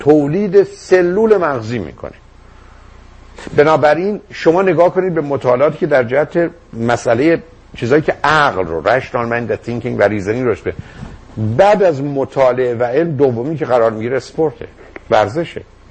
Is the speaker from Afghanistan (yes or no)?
no; Iran; من چون ایرانیم